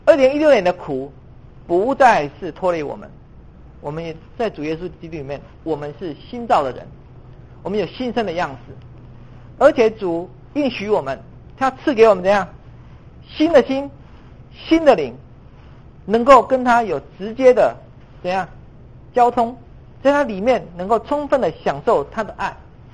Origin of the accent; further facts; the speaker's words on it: China; 我们中国人说我们的孩子是我们的骨肉之亲的